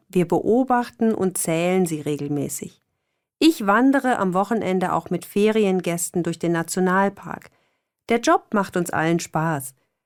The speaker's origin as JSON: {"language": "German", "region": "Saxony", "country": "Germany", "said": "Nein, wir kommen alle drei aus Sachsen."}